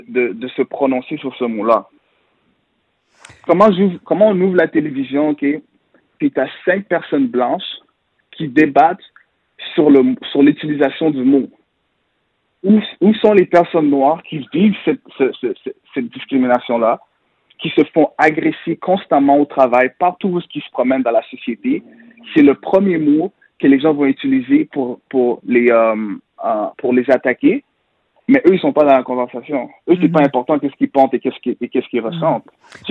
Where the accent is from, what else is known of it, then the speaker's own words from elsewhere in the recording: Montreal, Quebec, Canada; moi j'ai grandi à Villeray, j'étais à Pagé